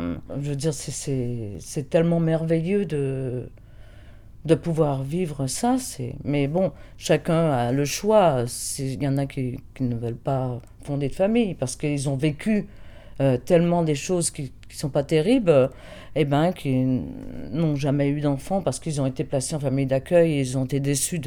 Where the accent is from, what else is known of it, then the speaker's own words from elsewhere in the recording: Quebec, Canada; now in France; je pense que si je suis partie du Québec, c'est que j'ai fui certainement mon passé pour essayer de me donner une deuxième chance de revivre différemment que tout ce passé qui me traînait des familles d'accueil.